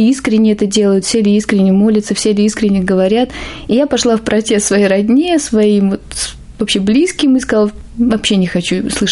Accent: Odesa, Odesa Oblast, Ukraine; now in Moscow, Russia; В Москве мы приехали с другого города, мы приехали из Одессы.

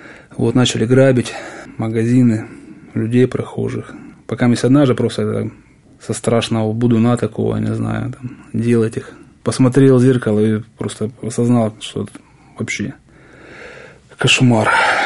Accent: Rostov-on-Don, Rostov Oblast, Russia; Я сам из Ростова, да, кстати.

